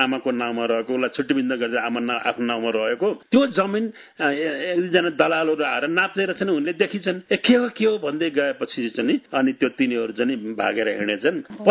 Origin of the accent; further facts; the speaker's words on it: Syangja, Gandaki Province, Nepal; born there; मेरो चाहिँ यो स्याङ्जा पौवी गौडे गाविसमा चाहिँ म जन्मेपछि मेरो बुवा त्यति बेला त्यहीको त्यो जिल्लाको सदरमुकामको स्कुलको हेडमास्टर हुनुहुन्थ्यो।